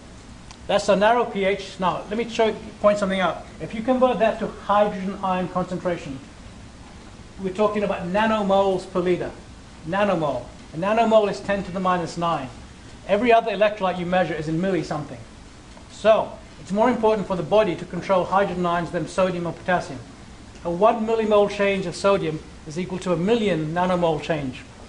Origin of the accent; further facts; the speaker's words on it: England, United Kingdom; now in United States; growing up in England, they made us speak bad English correctly. And amazing enough, when I came here, I had to do a test of English as a foreign language, even though I grew up in England